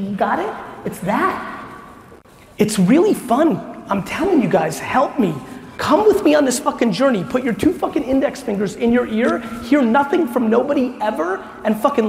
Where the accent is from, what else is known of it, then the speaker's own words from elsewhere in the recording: New Jersey, United States; You see the bravado in the way I communicate, that's fucking Jersey. Right. I can't help that I'm from Jersey. That's Jersey. That's where I get that from.